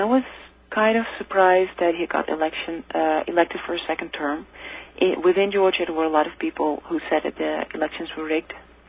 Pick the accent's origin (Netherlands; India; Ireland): Netherlands; where are you from? I say, Holland.